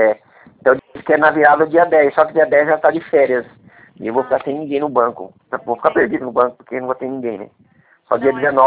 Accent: Presidente Prudente, São Paulo, Brazil; E eu sou aqui de Prudente.

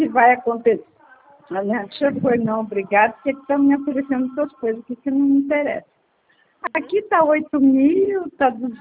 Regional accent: Bauru, São Paulo, Brazil; lá de Bauru, sou de Bauru.

